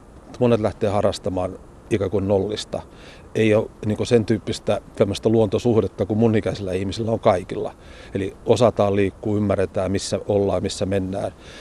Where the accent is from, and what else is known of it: Joensuu, North Karelia, Finland; born or raised there; also born or lived in Oulu